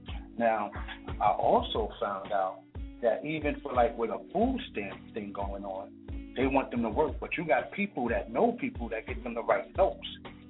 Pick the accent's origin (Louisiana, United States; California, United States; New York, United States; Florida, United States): New York, United States; Bronx; I'm from the Bronx, and it's a welfare center around here.